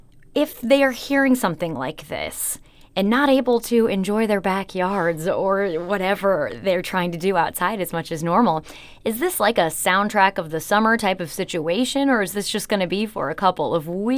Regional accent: Midwest, United States; growing up in the Midwest, I know cicada noises.

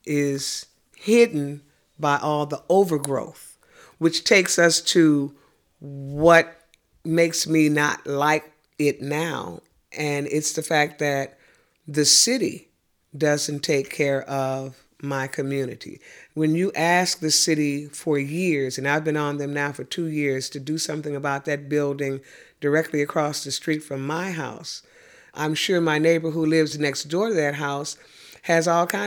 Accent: Missouri, United States; I am a lifelong resident of the Ville. When I was brought home from Homer G. Phillips Hospital as a baby, I came home to the home that I am still living in today.

